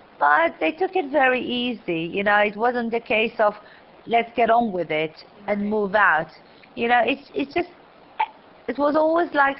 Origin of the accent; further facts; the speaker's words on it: Iraq; moved away; I was brought up in Iraq as an Iraqi, but deep down, we always knew we'd end up in Israel.